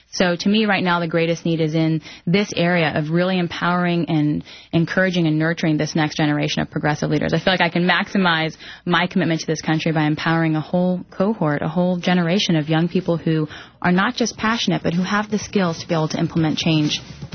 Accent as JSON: {"language": "English", "town": "Atlanta", "region": "Georgia", "country": "United States", "tie": "born there", "said": "I was actually born here in the United States. My parents came in 1974, and I was born in 1976 in Atlanta, Georgia."}